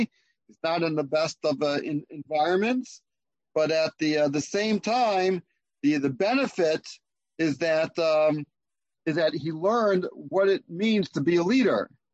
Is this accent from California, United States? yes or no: no; Rochester, New York, United States; also born or lived in Baltimore; So I grew up in Rochester, New York.